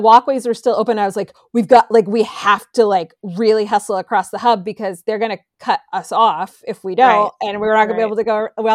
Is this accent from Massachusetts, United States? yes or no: yes; Massachusetts, United States; we're coming from Massachusetts where it's, you know, 40s and 50s.